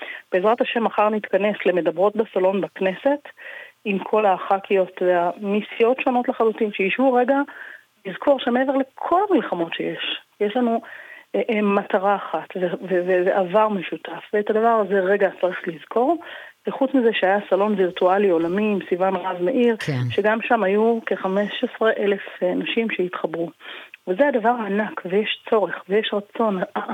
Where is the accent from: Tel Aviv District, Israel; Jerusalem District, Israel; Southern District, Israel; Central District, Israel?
Tel Aviv District, Israel; Tel Aviv; שגדלתי בתל אביב, הייתי ילדה חרדית בתל אביב